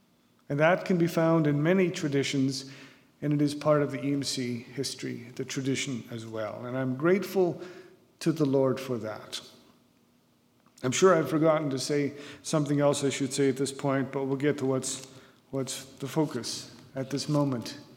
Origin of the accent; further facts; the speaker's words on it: Innisfail, Alberta, Canada; the reason I was in this area these past roughly 10 days is because I was raised near Innisfail, Alberta, in a farming community.